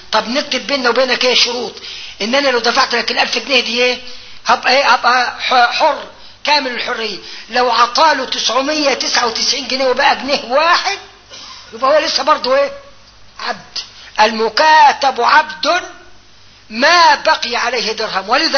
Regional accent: Upper Egypt, Egypt; يرموها الصعيد عندنا، وانا صعيدي

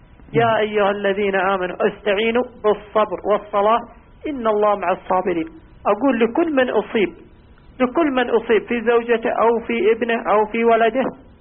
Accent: Taif, Makkah Province, Saudi Arabia; أنا من الطائف.

